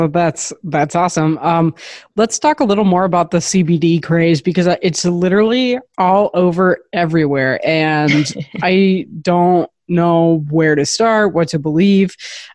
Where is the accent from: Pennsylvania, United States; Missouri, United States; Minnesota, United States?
Minnesota, United States; I mean, I grew up in Minnesota. We're a fairly liberal state, but I mean, I still have a grandma that lives in northern Minnesota.